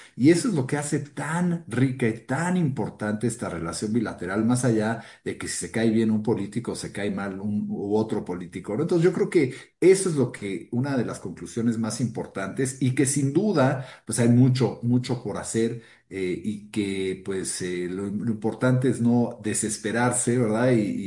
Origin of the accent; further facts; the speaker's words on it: Mexico; la prueba de que soy tan mexicano como americano